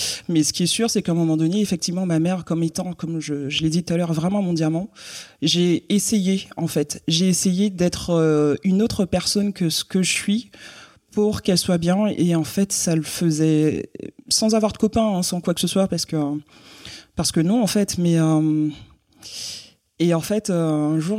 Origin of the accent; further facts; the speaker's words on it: Guadeloupe; moved away as an adult; Donc j'ai quitté la Guadeloupe à 18 ans.